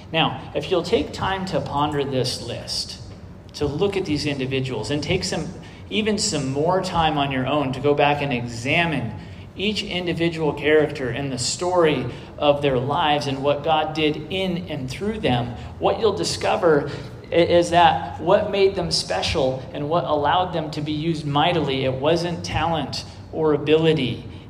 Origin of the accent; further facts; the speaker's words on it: Oregon, United States; I got to learn some about surfing growing up on the Oregon coast.